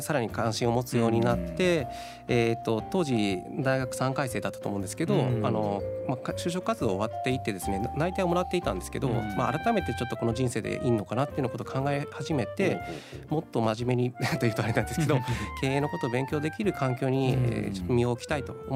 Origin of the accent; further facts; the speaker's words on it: Kure, Hiroshima, Japan; now in Himi, Japan; 出身は広島県の呉市、というところになります。